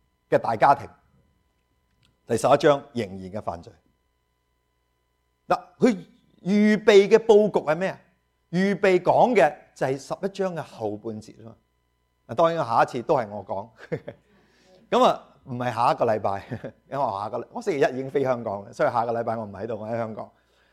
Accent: Guangdong, China; 你忽然之间就不会好像我们广东人这样

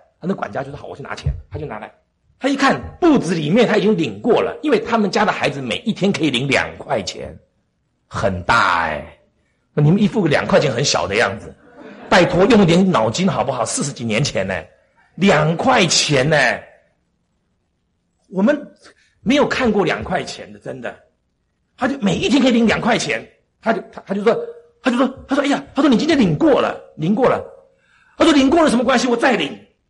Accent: Pingtung County, Taiwan; 我小时候住在南部，住在屏东一个乡下里面，我是客家人，住在客家村里面。但是我因为生下来的时候是住在眷村，所以讲的是国语，以后搬到客家村去

